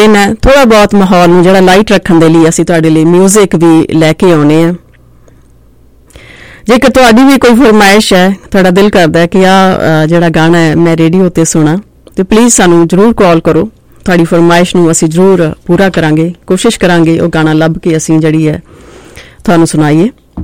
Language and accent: Punjabi; Punjab, India; ਕਿਉਂਕਿ ਅਸੀਂ ਪੰਜਾਬ ਤੋਂ ਬਿਲੋਂਗ ਕਰਦੇ ਹਾਂ ਅਸੀਂ ਪੰਜਾਬੀ ਫਾਰਮਰਸ ਫੈਮਿਲੀ ਤੋਂ ਬਿਲੋਂਗ ਕਰਦੇ ਹਾਂ